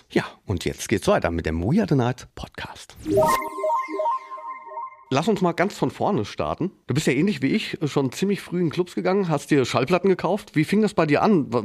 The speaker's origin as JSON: {"language": "German", "town": "Frankfurt", "region": "Hesse", "country": "Germany", "said": "Bei mir absolut, klar, als Frankfurter."}